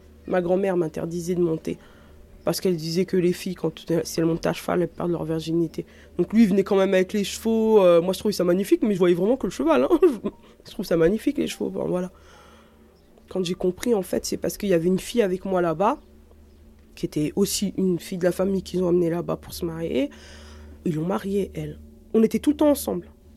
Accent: France; je devais avoir 16 ans à peine. Je suis née ici, je suis née en France, j'ai grandi ici.

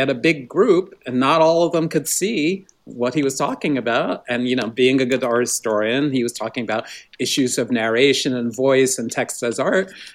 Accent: New York City, New York, United States; I grew up in the South Bronx.

